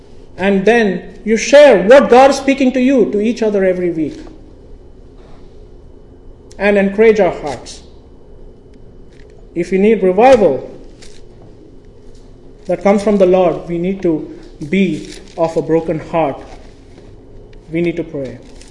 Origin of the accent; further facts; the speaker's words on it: Parur, Kerala, India; He came to my hometown, and he met my great-grandfather, and my great-grandfather was one of the converts in the church that was established in my hometown back in Parur.